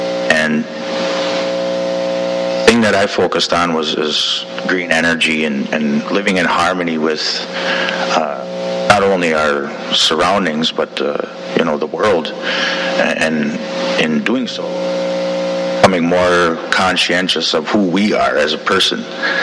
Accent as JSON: {"language": "English", "town": "Oneida Reservation", "region": "Wisconsin", "country": "United States", "said": "I come from the Oneida Reservation, not too far north of here."}